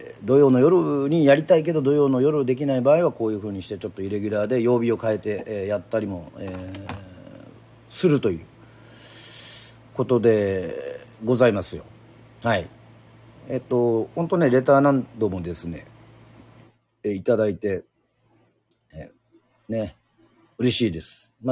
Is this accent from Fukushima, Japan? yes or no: no; Fukui, Japan; 私、福井県出身です。